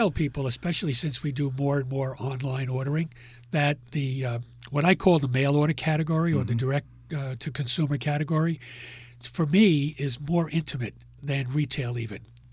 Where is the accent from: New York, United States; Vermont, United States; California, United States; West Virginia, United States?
New York, United States; Queens; I grew up in Queens, and I remember their products.